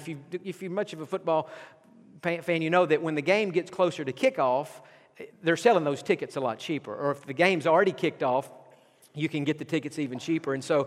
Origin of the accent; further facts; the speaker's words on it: Lenoir City, Tennessee, United States; When we were growing up in Tennessee, we had two tickets to the University of Tennessee football home games in Neyland Stadium.